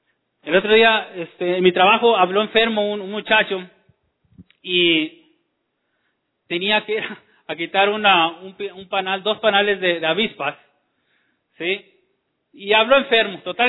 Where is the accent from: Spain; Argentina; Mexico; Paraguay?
Mexico; como buen mexicano, dijimos